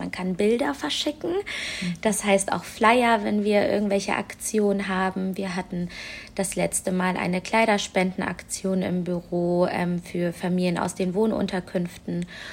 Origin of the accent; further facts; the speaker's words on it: Hamburg, Germany; Also ich bin jemand, die hier im Bezirk Harburg aufgewachsen ist, die immer noch hier lebt.